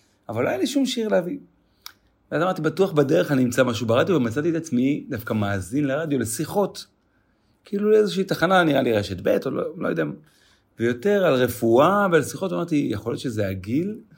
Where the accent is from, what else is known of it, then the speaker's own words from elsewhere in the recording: Ma'alot, Northern District, Israel; born there; נולדתי במעלות, שם בצפון, ליד לבנון